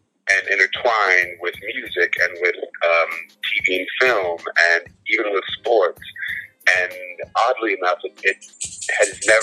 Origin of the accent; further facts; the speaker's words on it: California, United States; I grew up in California for the most part, in Orange County